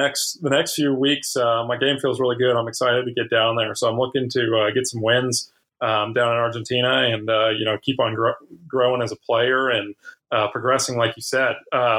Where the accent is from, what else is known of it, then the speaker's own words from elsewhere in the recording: Kansas City, United States; we've got an event in Kansas City, and that's my hometown event